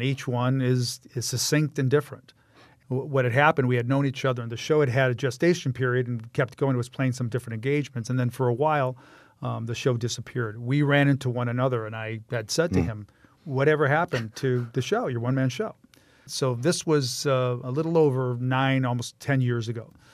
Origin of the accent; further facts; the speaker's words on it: Milwaukee, Wisconsin, United States; to my hometown and have my friends, have my family. You know, the dear friends I have on the east side of Milwaukee, Brady Street, and, you know, St. Rita's.